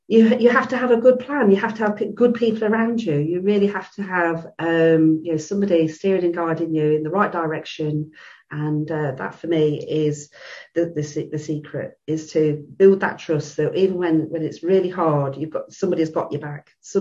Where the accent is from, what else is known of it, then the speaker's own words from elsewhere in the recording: United Kingdom; I grew up in the Thatcher years here in the UK.